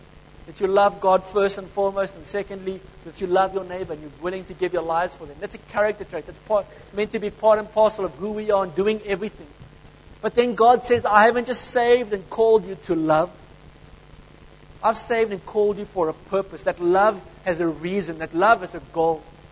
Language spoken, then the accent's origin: English; Kakamas, Northern Cape, South Africa; I come from Kaimusa. Does anyone know where Kaimusa is? Kakamas. They're in the middle of nowhere where nothing ever happens. Except there's like a river in the middle of nothing.